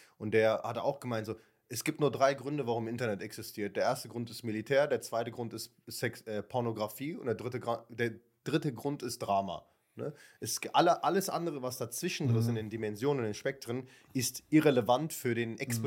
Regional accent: Viernheim, Hesse, Germany; Ja, also auch da, wo ich herkomme, aus Viernheim, gab es eine Familie

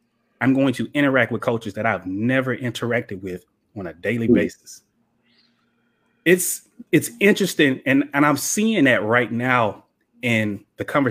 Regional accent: Leesville, Louisiana, United States; So I was born on Fort Polk. I was born a military brat. Mm-hmm. And then my dad got out of the military. And we ended up staying in Leesville.

